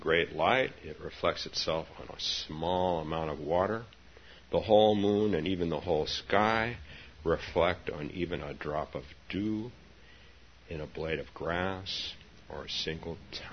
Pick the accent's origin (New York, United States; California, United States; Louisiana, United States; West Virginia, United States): California, United States; Palo Alto; I talked to Palo Alto Times person. This was my small town. It's not a small town anymore, but when I was a boy, it was.